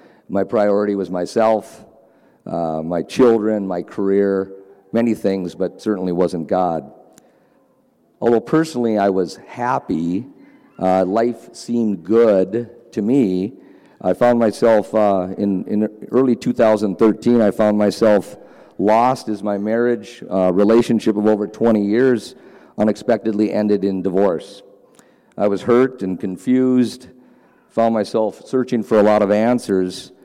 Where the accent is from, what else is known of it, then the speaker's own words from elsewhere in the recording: Grand Forks, North Dakota, United States; I was born in Grand Forks and had a wonderful childhood